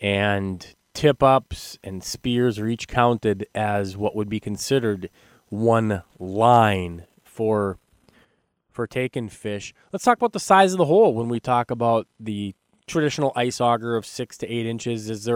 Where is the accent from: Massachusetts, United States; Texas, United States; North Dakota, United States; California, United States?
North Dakota, United States; LaMoure; also born or lived in Williston; I am a native of North Dakota. I was born in Williston. I was raised in Lemoore, graduated from high school in Valley City, and lived in many other places across North Dakota.